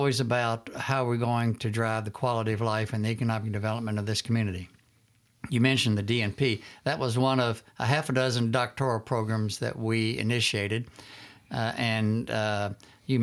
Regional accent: Louisville, Kentucky, United States; Even when I came to school here in 1969 as a young puppy growing up in Louisville, this became home.

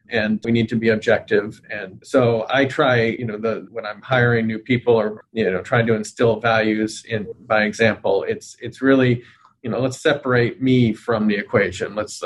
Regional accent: United States; we're obviously American here

